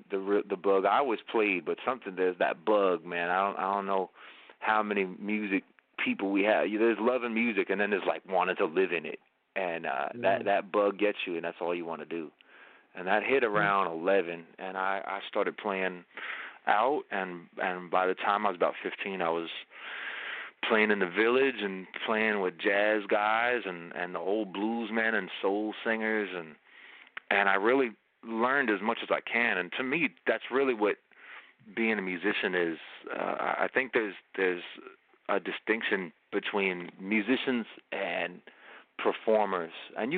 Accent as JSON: {"language": "English", "town": "Long Island", "region": "New York", "country": "United States", "said": "I love my Jersey people. I'm from Long Island, so there's like a long standing thing of Long Island versus Jersey"}